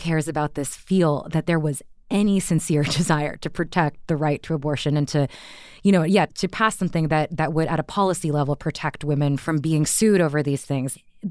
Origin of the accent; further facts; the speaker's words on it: Texas, United States; You know, I grew up in Texas around people who consider themselves pro-life.